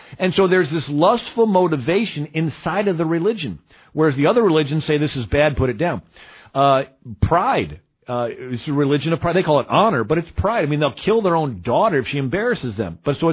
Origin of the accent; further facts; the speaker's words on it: St. Louis, Missouri, United States; And I'm from St. Louis, Missouri.